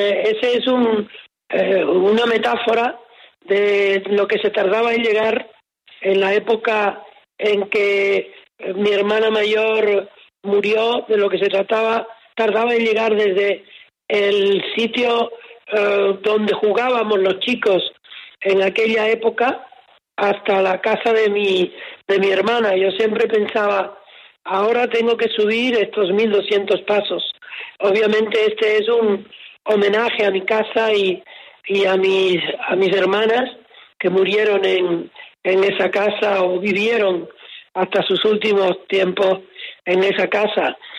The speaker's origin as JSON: {"language": "Spanish", "town": "Puerto de la Cruz", "region": "Canary Islands", "country": "Spain", "tie": "born or raised there", "said": "este ocurre en Tenerife, en el puerto de la Cruz, en el lugar donde yo nací"}